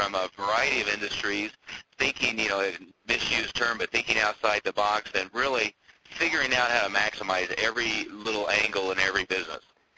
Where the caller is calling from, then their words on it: Denver, Colorado, United States; Oh, I'm in Denver